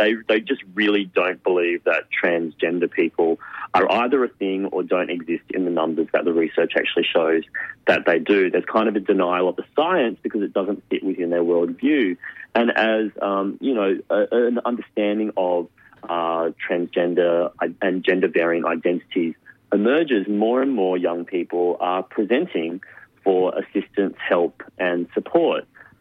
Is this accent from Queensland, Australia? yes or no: yes; Queensland, Australia; now in Sydney, Australia; Queensland is a complicated state. That's my home state. I'm living in Sydney now